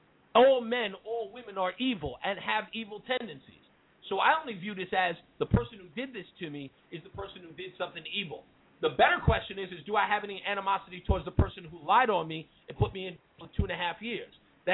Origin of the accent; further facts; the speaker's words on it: Queens, New York, United States; now in Morristown, United States; My mom moved out to Jersey City. We're originally from Queens. And my mom's moved out to Jersey City.